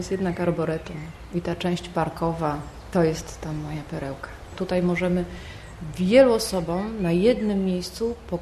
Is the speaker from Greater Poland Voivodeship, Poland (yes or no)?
yes; Greater Poland Voivodeship, Poland; Ja jestem ze wsi, pod murowaną Gośliną i mieszkałam w granicach już Parku Krajobrazowego Puszcza Zielanka. Drzewa i las były zawsze przy mnie.